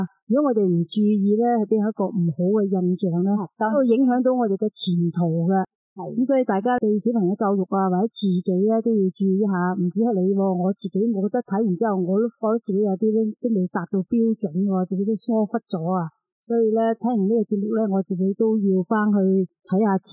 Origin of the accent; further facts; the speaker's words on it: China; 因为我哋中国人毕竟嗰对筷子就系我哋嘅唯一最好嘅餐具啦